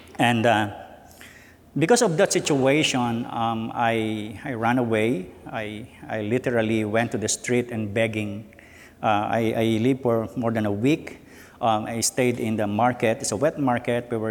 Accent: Philippines; also born or lived in Southern Philippines; I was born in the southern part of the Philippines, but I was raised in the northern part. And I grew up in a big family of eight.

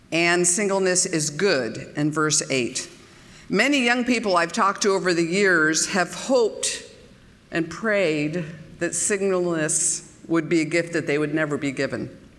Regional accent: California, United States; I grew up in California, so we didn't say bless your heart, but you know.

